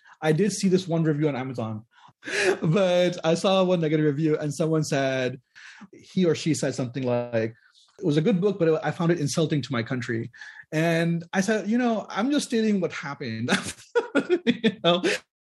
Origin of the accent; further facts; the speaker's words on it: Pakistan; When I was growing up in Pakistan